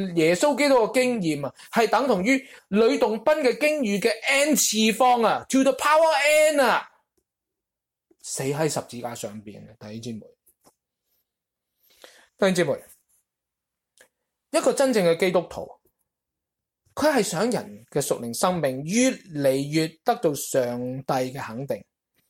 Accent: Guangdong, China; 我哋广东人都有句俗语啊

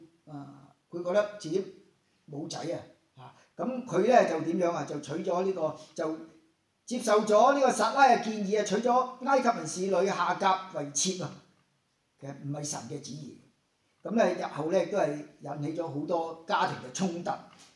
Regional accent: China; 但起碼我們用一個我們中國人說的，他是一個好人來的這個人

